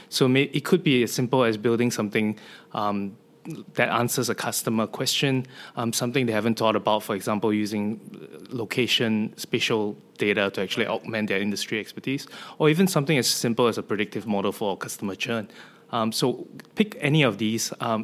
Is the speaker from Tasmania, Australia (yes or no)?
no; Sydney, New South Wales, Australia; I'm down from Sydney, so really excited to be at my second Inspire conference